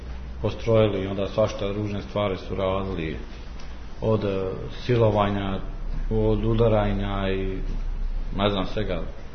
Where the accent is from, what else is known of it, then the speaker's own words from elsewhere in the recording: Skočić, Republika Srpska, Bosnia & Herzegovina; also born or lived in Ljubljana, Slovenia; nepunih 8 godina sam imao kada se to sve desilo, 92. godine. Rođen sam u Ljubljanu 84. godine, jer tamo je moj otac i mati radili. Posle par godina smo došli u Skočić, to je u stvari naše selo bilo i tu smo živjeli i radili i sve.